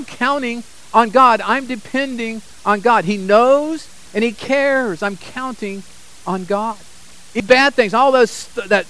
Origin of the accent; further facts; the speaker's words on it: Sacramento, California, United States; I grew up in Sacramento, and we'd go to San Francisco